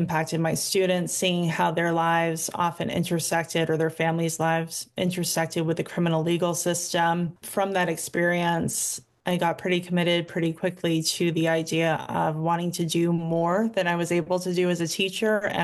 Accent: Madawaska, Maine, United States; So I am a true blood Mainer. I grew up in Madawaska, way up in northern Maine. My mom grew up in South Portland. My dad's from the valley up north. So I am through and through a Mainer.

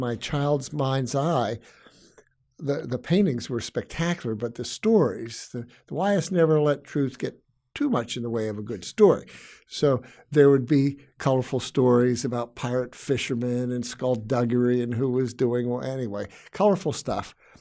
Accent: Chadds Ford, Pennsylvania, United States; I grew up in Chatsford, Pennsylvania, on the banks of the Brandywine River. My parents, in 1957, bought part of an old Quaker mill property.

